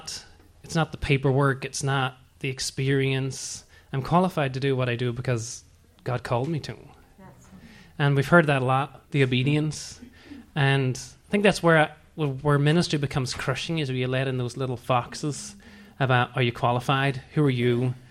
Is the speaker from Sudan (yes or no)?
no; Ireland; I remember being at high school, and I come from Ireland.